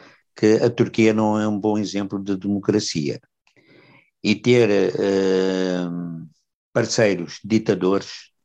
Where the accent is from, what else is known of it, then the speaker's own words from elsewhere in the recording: Angola; como angolanos que somos